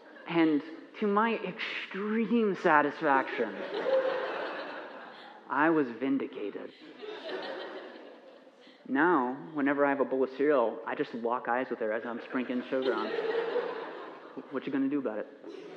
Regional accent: United States; And I'm an American, and so I eat sugary things.

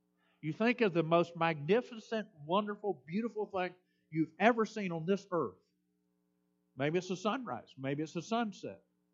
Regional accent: the South, United States; I'm from the South. Where I moved up here, I'd never seen snow.

